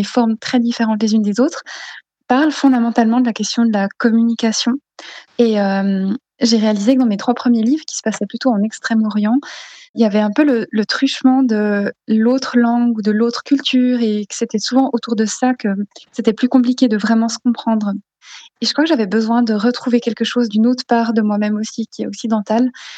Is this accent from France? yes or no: yes; Sarlat, Nouvelle-Aquitaine, France; born there; j'ai un passeport français qui dit que je suis née à Sarlat, mais j'ai aussi un passeport suisse qui dit que je viens de Fontenay-Bressaucourt